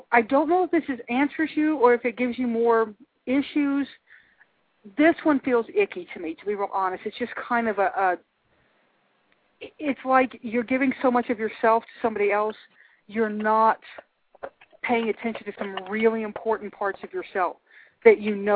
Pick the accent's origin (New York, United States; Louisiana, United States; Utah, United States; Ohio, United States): Louisiana, United States; I'm from Louisiana, so it's always nice to hear somebody from that talks right.